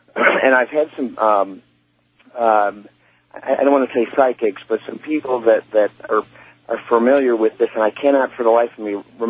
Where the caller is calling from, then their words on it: Chicago, Illinois, United States; I'm calling from Chicago, listening to WLSAM in Chicago.